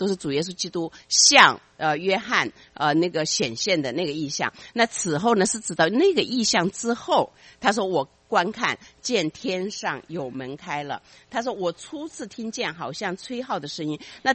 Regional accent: China; 是以至于我们中国人说

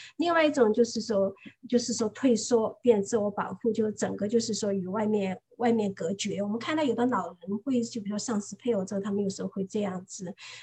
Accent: China

